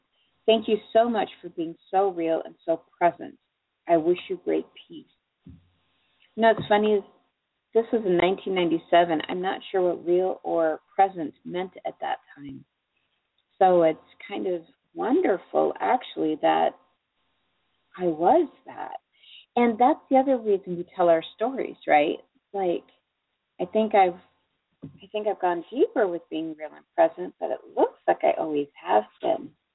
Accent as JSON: {"language": "English", "region": "New York", "country": "United States", "said": "I'm originally from New York, and when we moved out here, I just never had the money to get to go back as often as I would have wished"}